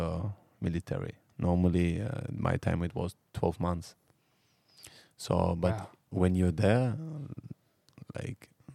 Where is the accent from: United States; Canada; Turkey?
Turkey; But I was in my hometown in Turkey. So I had like my auntie, she was there, she cooked for me.